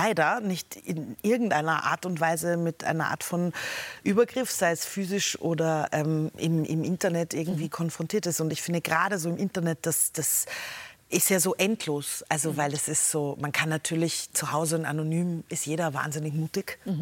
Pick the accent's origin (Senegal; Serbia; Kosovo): Serbia; Belgrade; also born or lived in Lower Austria; weil ich in Niederösterreich bin wirklich nur rausgeflutscht und dann sind wir sofort nach Belgrad